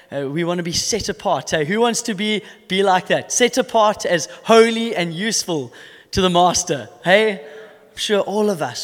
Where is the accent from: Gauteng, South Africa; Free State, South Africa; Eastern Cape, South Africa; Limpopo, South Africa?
Eastern Cape, South Africa; Port Elizabeth; I am from Port Elizabeth, as you've heard